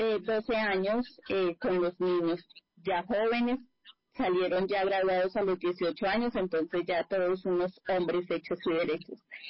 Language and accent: Spanish; La Mesa, Cundinamarca, Colombia; born there; Nací en la mesa con Dinamarca, adoro mi pueblito, calientico y delicioso como tal.